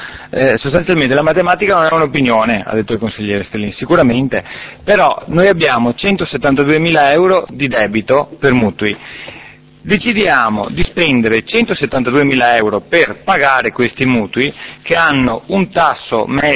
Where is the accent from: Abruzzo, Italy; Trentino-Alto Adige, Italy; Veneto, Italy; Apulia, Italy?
Veneto, Italy; E allora va bene che siamo veneti e siamo bravi e siamo buoni